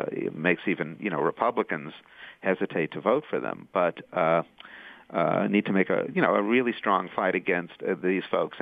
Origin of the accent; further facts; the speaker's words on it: California, United States; they're all small states except for, of course, California, my home state.